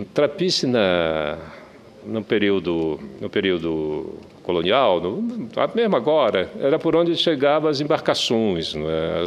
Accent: Macapá, Amapá, Brazil; also born or lived in Marajó; eu morei 2 anos em Moçambique e eu sou de Macapá, eu sou ribeirinho, eu nasci na beira do rio, na ilha do Marajó.

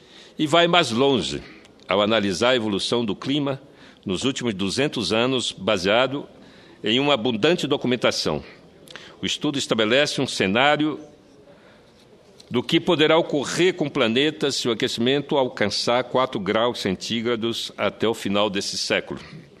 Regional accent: Amazon, Brazil; Finalmente, como amazônida

